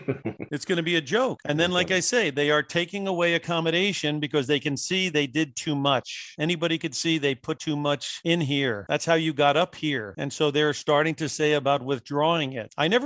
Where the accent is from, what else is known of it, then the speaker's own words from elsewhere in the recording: tri-state area, United States; I grew up back east. I went to Boston College. And so I'm basically originally from the tri-state area.